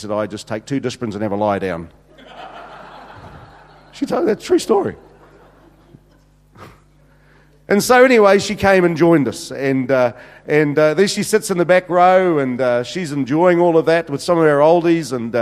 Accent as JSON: {"language": "English", "town": "Invercargill", "region": "Southland", "country": "New Zealand", "said": "I come from Invercargill."}